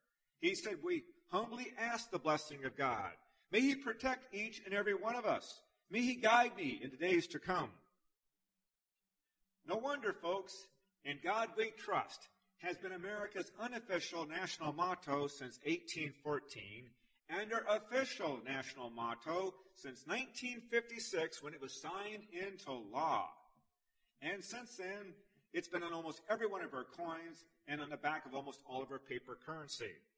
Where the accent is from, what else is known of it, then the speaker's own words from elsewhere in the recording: Tacoma, Washington, United States; I'm from Tacoma in Pierce County, named after him.